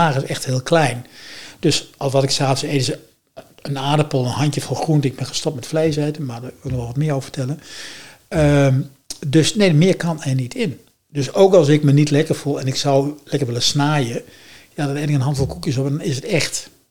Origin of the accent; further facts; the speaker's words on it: Zwolle, Overijssel, Netherlands; Dus bij ons in Zwolle zeggen ze, vredes worden gemaakt.